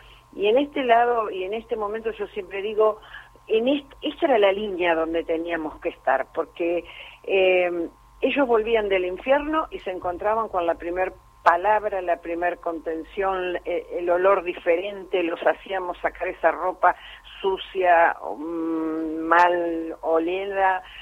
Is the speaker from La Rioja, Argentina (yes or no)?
no; Gualeguaychú, Entre Ríos, Argentina; yo soy entrerriana, nací en Gualeguaychú, estoy viviendo en Paraná, ahora estoy acá en Buenos Aires, obviamente, pero en el 82 también viví acá en Buenos Aires porque había ingresado como personal militar en el año 1980, como enfermera